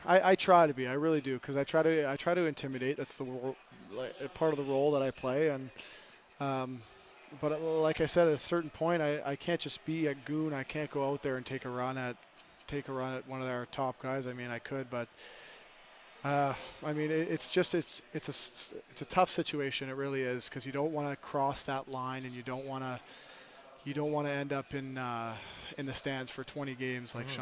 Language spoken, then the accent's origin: English; Toronto, Ontario, Canada; We're from Toronto, and he couldn't get out, so my mom flew out.